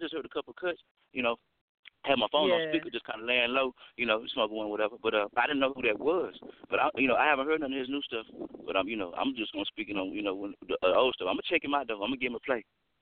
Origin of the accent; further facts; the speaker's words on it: Houston, Texas, United States; I'm from Houston, so I was around when all that happened.